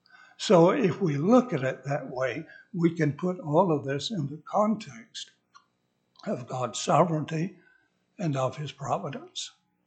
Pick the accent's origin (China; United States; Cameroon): United States; West Virginia; born there; I was born in West Virginia, of course, my mother was as well.